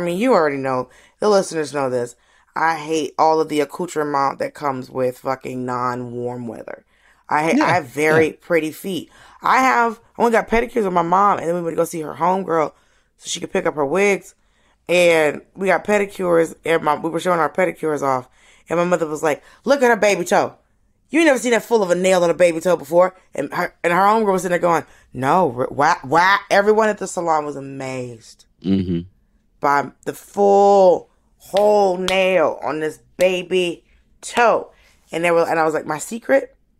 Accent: Atlanta, Georgia, United States; also born or lived in Miami; I was born in Miami, I was raised in Atlanta, Miami.

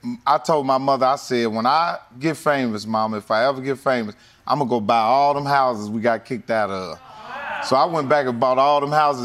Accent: Indianapolis, Indiana, United States; Yeah, shout out to my hometown, Indianapolis, Indiana.

